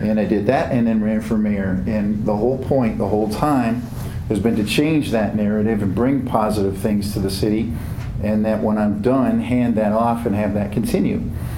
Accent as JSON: {"language": "English", "town": "Richland Center", "region": "Wisconsin", "country": "United States", "tie": "born or raised there", "said": "Richland Center hooked me in. And I'll be honest with you, I got offended because I came home to a town that spoke poorly ab"}